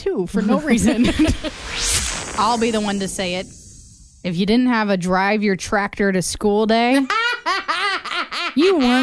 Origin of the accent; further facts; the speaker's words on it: Anamosa, Iowa, United States; tomorrow I'm actually going to be driving through my hometown, and as I'm planning like my morning and what time I need to get up tomorrow, I know I have to plan an extra 15, 20 minutes to stop and get coffee on the way, because I know there's no coffee drive-thrus in Anamosa.